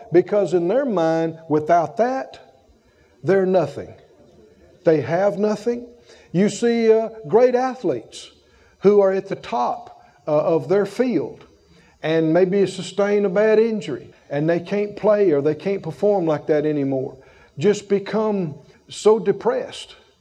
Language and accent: English; the South, United States; born there; so I'm a Moor. I was born in the South. I was born a country boy.